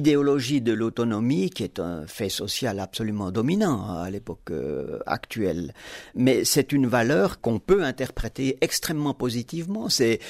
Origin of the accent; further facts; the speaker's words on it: Switzerland; j'estime que nous sommes assez grands en tant que Suisse